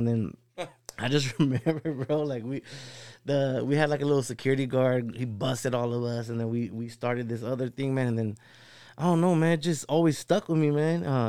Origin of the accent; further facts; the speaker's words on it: San Pedro, California, United States; like, yeah, I'm from L.A., you know? But if someone else knows the whole program and all that, like, I'm from San Pedro, California.